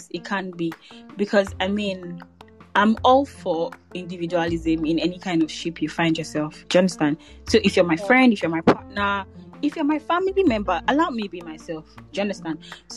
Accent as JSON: {"language": "English", "country": "Nigeria", "lives_now": "Paris, France", "said": "I'm a master's 2 student in Paris. I'm Nigerian, of course."}